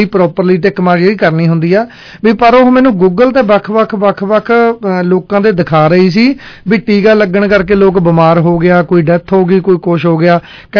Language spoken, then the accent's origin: Punjabi; Amloh, Punjab, India; ਸਾਡਾ ਪਿੰਡ ਅਮਲੋਹ ਖੰਨੇ ਦੇ ਕੋਲ, ਅਮਲੋਹ ਦੇ ਨਾਲ ਲੱਗਦਾ।